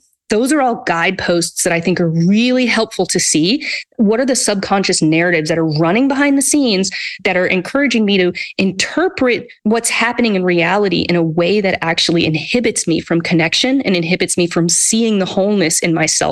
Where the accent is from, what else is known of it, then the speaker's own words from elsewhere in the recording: United States; So growing up in the United States as a woman, right, for example, and someone with white skin